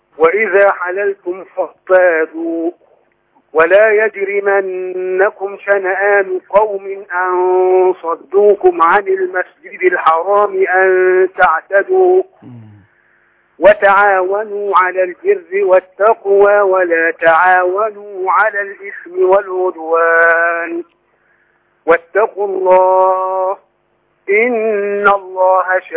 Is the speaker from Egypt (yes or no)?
yes; Minya, Minya Governorate, Egypt; انا من المنيا